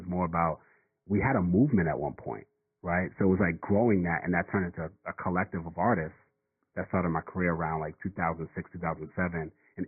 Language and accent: English; New York City, New York, United States; Coup d'état was founded by me and … we're two kids from New York City